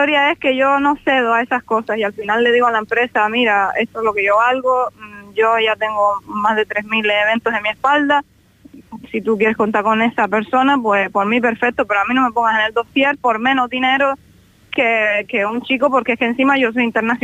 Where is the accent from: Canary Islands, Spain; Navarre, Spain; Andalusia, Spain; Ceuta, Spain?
Canary Islands, Spain; Las Palmas; born there; el mismo pueblo donde yo nací, que se llama Guanarteme, que está en Las Palmas